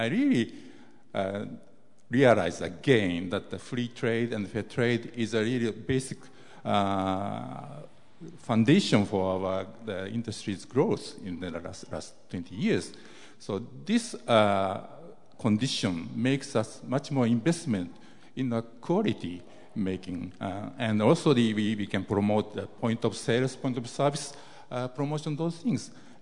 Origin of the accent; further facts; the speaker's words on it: Tokyo, Japan; I'm from Tokyo.